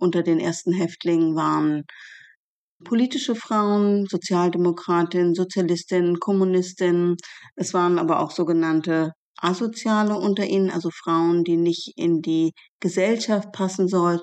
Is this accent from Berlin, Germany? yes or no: yes; Berlin, Germany; in Berlin, wo ich aufgewachsen bin